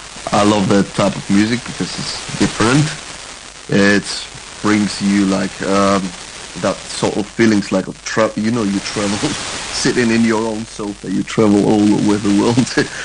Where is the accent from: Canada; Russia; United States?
Russia; North Caucasus; I'm from the North Caucasus, which is on the border with Turkey and Georgia. That's Russia, south part of Russia, next to the Black Sea and Sochi, where the Olympics were.